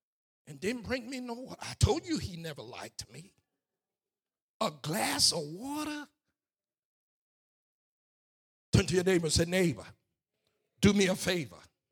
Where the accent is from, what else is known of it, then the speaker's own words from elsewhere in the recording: Baton Rouge, Louisiana, United States; We said, listen, we are from Baton Rouge. We came here on a little excursion. We're heading back.